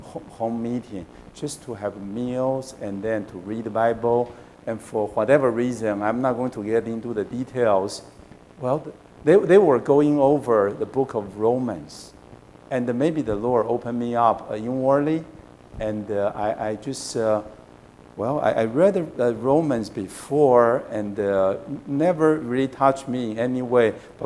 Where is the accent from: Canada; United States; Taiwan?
Taiwan; I grew up in Taiwan, and my parents both are very genuine Christian.